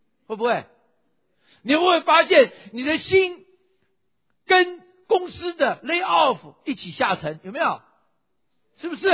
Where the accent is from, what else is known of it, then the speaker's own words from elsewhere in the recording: China; 我们都是中国人，我们又不是犹太人